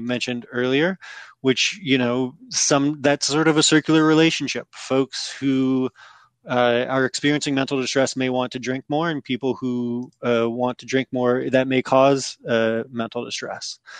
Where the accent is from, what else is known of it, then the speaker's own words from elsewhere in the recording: California, United States; now in New York, United States; And so I'm from California and live in New York